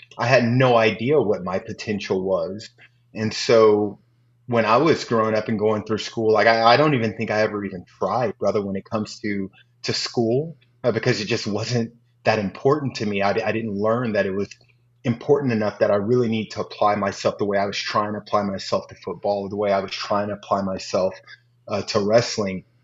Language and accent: English; East St. Louis, Illinois, United States; So growing up in East St. Louis, I didn't have a lot.